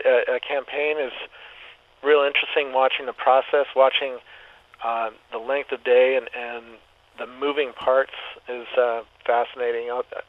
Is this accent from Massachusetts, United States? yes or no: no; California, United States; living in California, because I grew up in California.